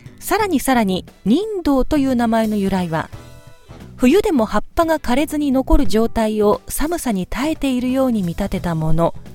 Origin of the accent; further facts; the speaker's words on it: Gunma, Japan; 私のふるさと群馬県のね